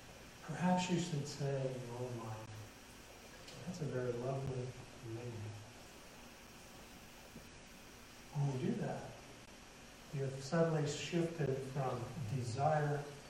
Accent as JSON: {"language": "English", "region": "Colorado", "country": "United States", "tie": "born or raised there", "said": "I grew up in Southern Colorado, an area of what was once considered the Old West, if you will. Cowboy, Indian type stuff, all that, the ranchers. I grew up in cattle country, farming and ranching in the valleys."}